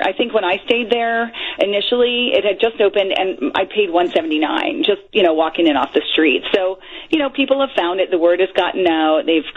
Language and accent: English; Detroit, Michigan, United States; I grew up in Detroit, and I just learned that we have our own style of pizza.